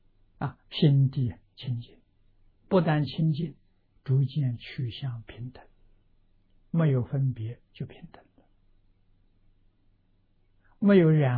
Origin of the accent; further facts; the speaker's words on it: China; 我们中国人讲的大彻大悟明心见性啊